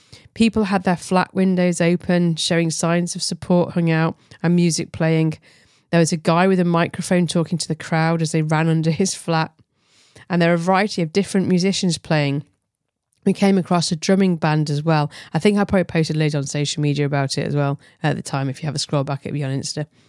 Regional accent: England, United Kingdom; I'm English

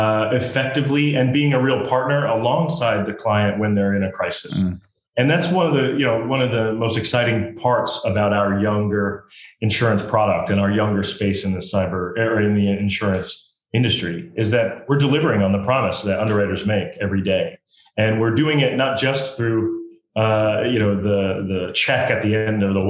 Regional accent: United States; And, I'm an American.

